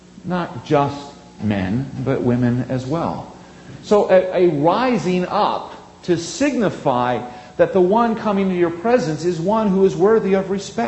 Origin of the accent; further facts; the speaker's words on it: Northeast, United States; I grew up in the Northeast. I've lived in the South. I've lived in the Plains for a long time.